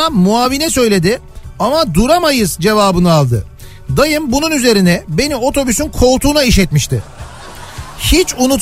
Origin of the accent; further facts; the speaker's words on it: Nurhak, Kahramanmaraş, Turkey; now in Istanbul, Turkey; 2014 senesi memleketim Nurhak Kahramanmaraş'a gittim, bayram tatili.